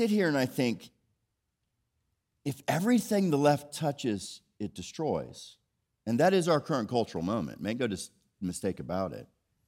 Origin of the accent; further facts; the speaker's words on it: Orlando, Florida, United States; I'm from Orlando, Florida, initially.